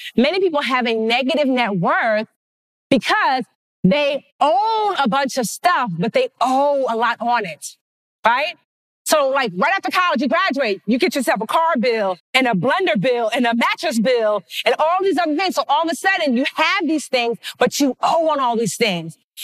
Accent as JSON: {"language": "English", "country": "Nigeria", "said": "I'm Nigerian"}